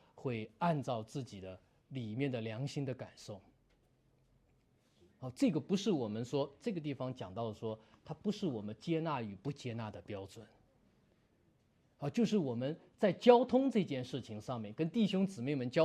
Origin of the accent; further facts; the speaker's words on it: China; 你知道中国我们在这种环境下里面长大的